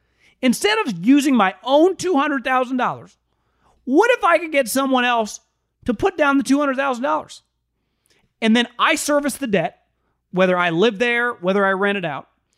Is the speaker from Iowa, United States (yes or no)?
no; Davis, California, United States; Well, I've lived in California. I grew up in Davis, California.